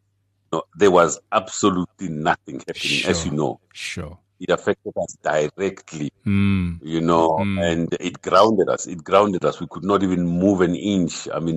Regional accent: Pretoria, Gauteng, South Africa; born and bred in Pretoria.

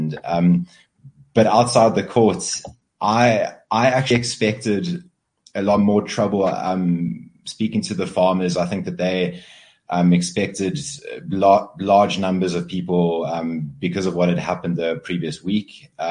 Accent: KwaZulu-Natal, South Africa; born there; I was born in KwaZulu-Natal.

